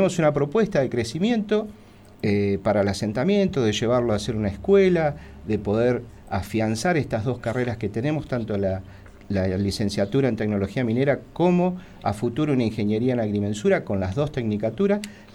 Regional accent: Zapala, Neuquén, Argentina; llevo 20 años de docente, soy de acá de Zapala, la gente me conoce

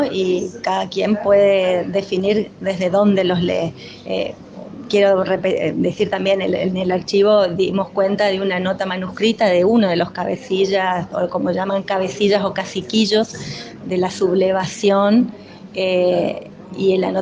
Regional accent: Chaco, Argentina; Ninguno de nosotros crecimos, los que crecimos en Chaco, no sabíamos de esto

